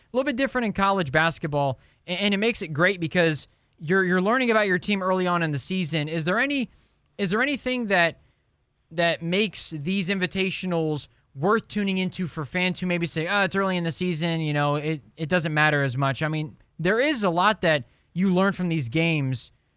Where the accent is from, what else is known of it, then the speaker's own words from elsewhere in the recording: Indianapolis, Indiana, United States; I am born and raised in Indianapolis.